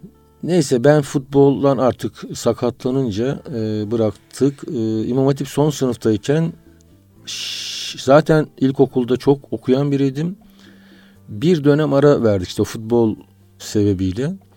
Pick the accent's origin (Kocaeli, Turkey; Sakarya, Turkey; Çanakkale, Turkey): Çanakkale, Turkey; Sinekçi; Çanakkale'liyim. Çanakkale'nin Biga ilçesinin Sinekçi köyünden.